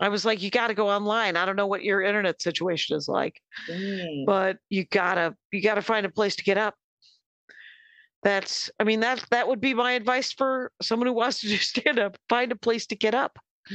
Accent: Canada; I'm a Canadian comic.

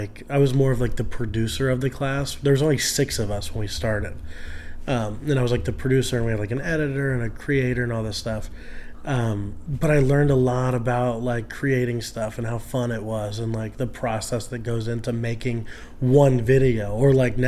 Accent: Florida, United States; No, I'm from Florida. I didn't start acting until I was like 18.

